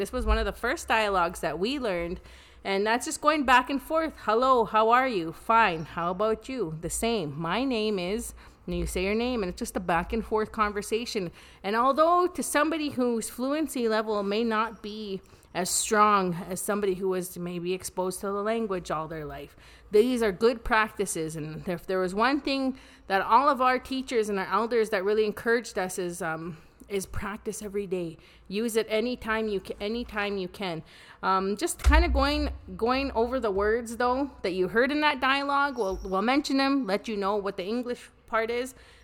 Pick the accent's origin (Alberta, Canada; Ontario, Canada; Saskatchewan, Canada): Alberta, Canada; Saddle Lake; the only Cree speaker I had in my household was my dad. My mom is from BC, but, you know, I grew up in Saddle Lake, and my only exposure to the language was when we were at home